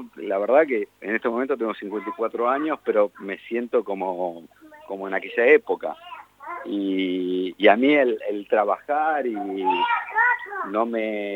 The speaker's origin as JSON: {"language": "Spanish", "region": "Neuquén", "country": "Argentina", "said": "No, porque yo soy neuquino y había otro neuquino ahí en el programa"}